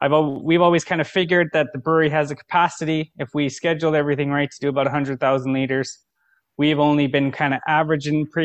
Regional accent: Montana, United States; moved away as an adult; I'm from Montana in the States.

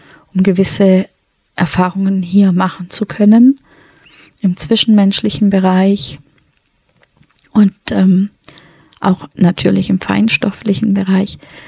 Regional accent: Sri Lanka; Ich komme ja nicht aus Indien, sondern aus Sri Lanka

